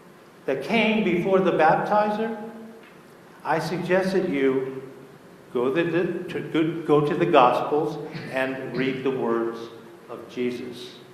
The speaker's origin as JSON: {"language": "English", "town": "Cleveland", "region": "Ohio", "country": "United States", "said": "And I'm from Cleveland, Ohio, and it's even darker and bleaker at this time of year."}